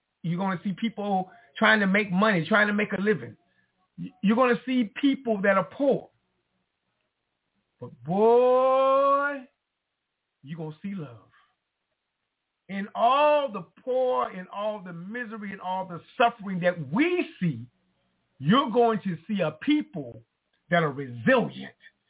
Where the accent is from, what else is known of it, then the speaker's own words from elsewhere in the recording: Wilmington, North Carolina, United States; also born or lived in Virginia; I'm from Wilmington, North Carolina, born in Virginia in Wilmington. I've been a North Carolinian most of my life.